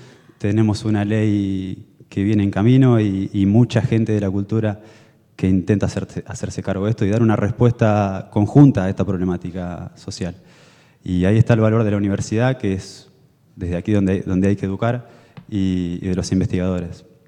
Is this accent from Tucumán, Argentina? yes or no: no; Coronel Suárez, Buenos Aires Province, Argentina; now in Bahía Blanca, Argentina; Yo soy nacido en Coronel Suárez, un pueblito acá cercano, para el lado de La Madrid. Mi madre también era de ahí, yo vine aquí en la etapa universitaria.